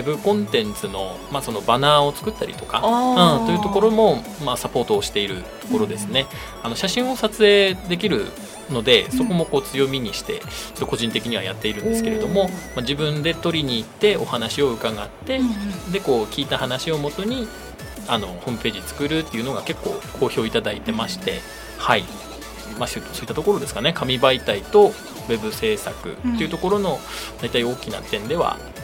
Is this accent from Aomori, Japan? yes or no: yes; Hachinohe, Aomori, Japan; now in Ninohe, Japan; 出身はですね、八戸市ですね。隣の青森県の八戸市の出でして、で奥さんもいるんですけど、妻がその一戸町の出身で、ちょうどこう真ん中の二戸市に移住してきたという感じですね、